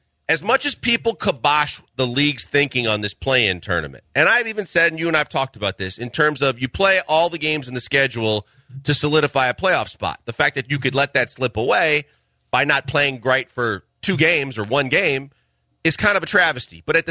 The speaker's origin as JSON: {"language": "English", "town": "Milwaukee", "region": "Wisconsin", "country": "United States", "said": "You know, I've said all along, I'm from Milwaukee. They're done."}